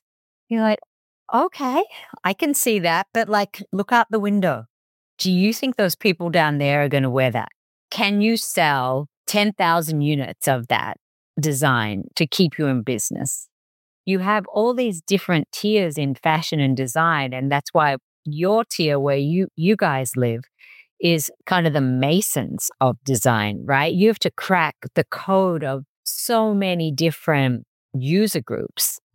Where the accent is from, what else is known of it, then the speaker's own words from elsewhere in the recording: Melbourne, Victoria, Australia; We're Australian, we're from Melbourne